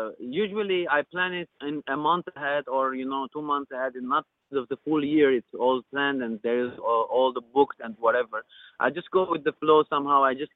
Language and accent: English; Lebanon; English is a second language; So here I come from the Middle East, and as I'm Armenian, I'm Lebanese, and I did all these things even without the budget